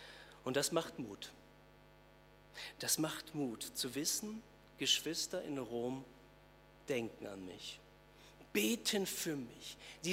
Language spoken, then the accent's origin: German; Lage, North Rhine-Westphalia, Germany; In der Gemeinde in Lage, wo ich groß geworden bin und aufgewachsen bin